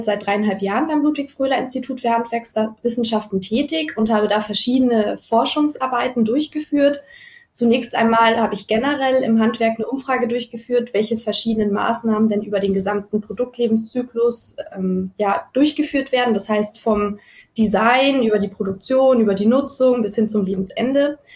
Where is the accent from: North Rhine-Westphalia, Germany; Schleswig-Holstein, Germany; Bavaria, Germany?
Bavaria, Germany; Munich; Ich komme aus München